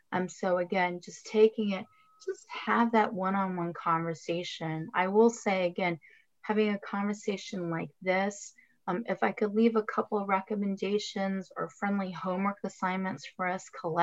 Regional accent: Pittsburgh, Pennsylvania, United States; …, where are you originally from? Actually, my response would be, I'd say Pittsburgh.

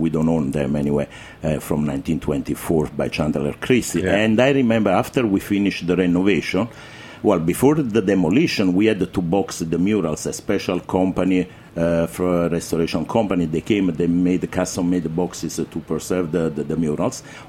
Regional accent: Naples, Campania, Italy; English is a second language; moved away as an adult; No, I am from Naples. Naples city. I started 14 years old.

